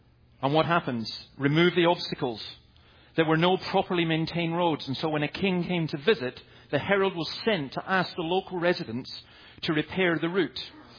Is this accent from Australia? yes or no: no; Scotland, United Kingdom; I'm a Scotsman